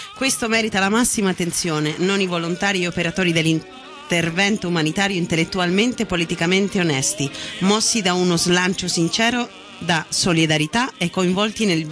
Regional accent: Spain; Italian is a second language; Ognini, scusate, sono spagnola.

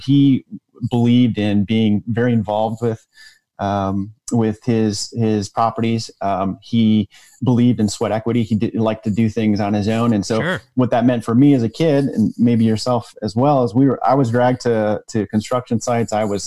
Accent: Michigan, United States; So I grew up in a middle-class family of five. I had two brothers. Grew up in Michigan.

